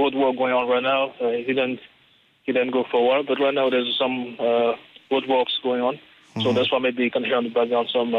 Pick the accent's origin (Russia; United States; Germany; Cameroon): Cameroon; English is a second language; moved away as an adult; also born or lived in England; now in Ireland; So I'm originally from Cameroon, which is Central Africa. And so I came here after I got my master's degree.